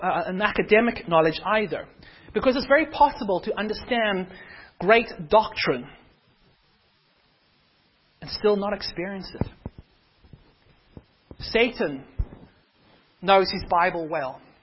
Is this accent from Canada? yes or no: no; Cape Town, Western Cape, South Africa; We're coming from Cape Town, South Africa. People seem to be a little bit more open